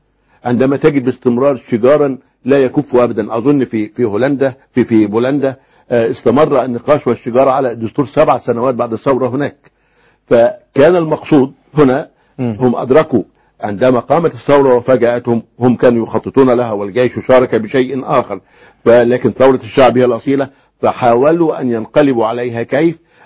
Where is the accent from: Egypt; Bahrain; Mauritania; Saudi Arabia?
Egypt; عندنا في الريف في مصر